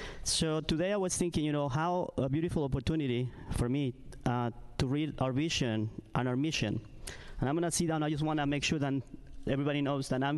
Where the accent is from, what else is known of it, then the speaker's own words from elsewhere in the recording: Mexico; now in United States; I came from Mexico.